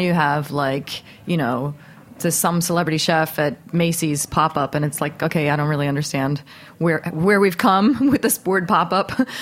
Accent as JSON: {"language": "English", "region": "London", "country": "United Kingdom", "tie": "born there", "said": "Well, I was born in London."}